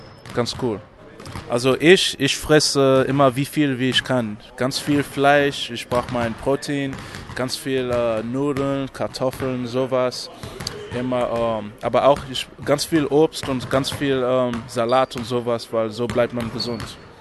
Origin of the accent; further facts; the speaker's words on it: New York, United States; German is a second language; Ich bin ein neuer Spieler hier beim MBC. Ich komme aus New York.